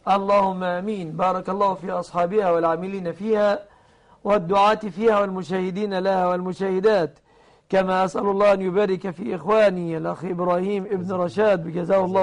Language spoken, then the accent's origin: Arabic; Egypt; أن يحفظ بلادنا مصر